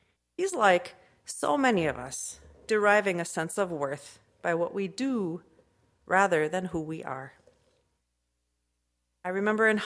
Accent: Sheboygan, Wisconsin, United States; Growing up in my hometown of Sheboygan, my dad was a gifted athlete.

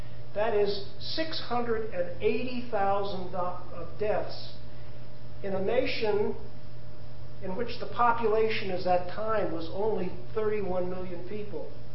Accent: the South, United States; I am a Southerner and a student of American history.

